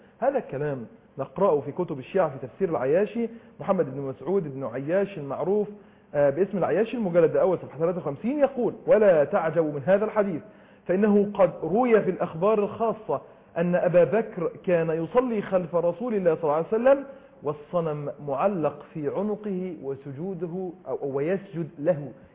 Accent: Egypt; وجديد علي كلنا كمصريين

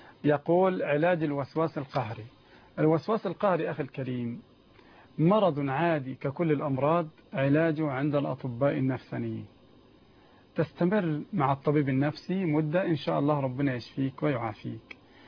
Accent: Egypt; يعني مثلا عندنا في مصر لو اشتريت من الصالة

